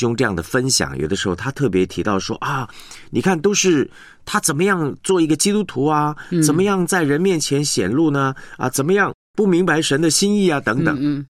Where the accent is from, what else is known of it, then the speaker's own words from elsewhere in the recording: China; 所以换句话说啊，我们中国人说这个比上不足比下有余